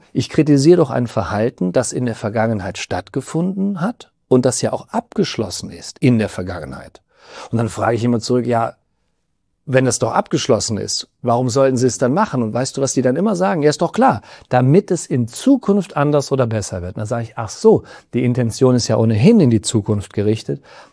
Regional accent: Rhineland-Palatinate, Germany; Ich komme aus dem Westerwald, ich habe eine SCH-CH-Schwäche, an der ich aber hart gearbeitet habe.

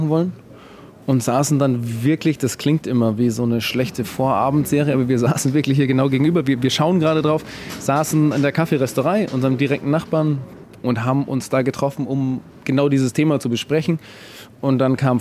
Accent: Munich, Bavaria, Germany; So als Münchner Kindl

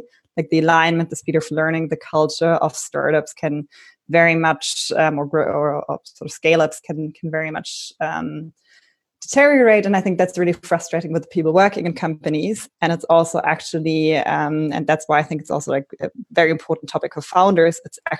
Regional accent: Berlin, Germany; I'm originally from Berlin.

